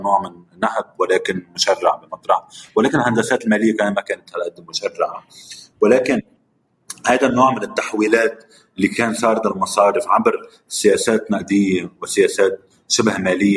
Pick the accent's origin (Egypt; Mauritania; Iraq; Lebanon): Lebanon; لكن نحن بعتقد كلبنانيين لازم يصير خضع